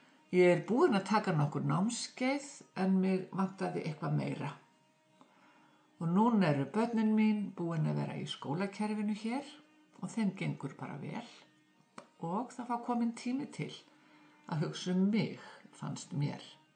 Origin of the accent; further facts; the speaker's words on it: Poland; Icelandic is a second language; now in Iceland; Ég frá Póllandi. Ég flutti hingað fyrir 6 árum.